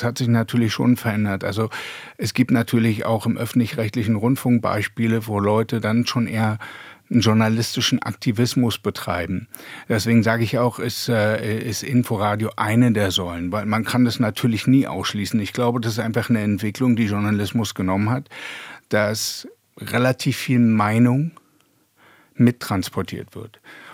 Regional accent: Berlin, Germany; Ich bin eben in Ostberlin groß geworden und habe immer Westradio gehört.

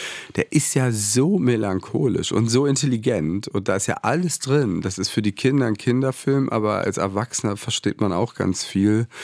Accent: Goslar, Lower Saxony, Germany; ich bin ja in Goslar aufgewachsen, Kleinstadt am Harz

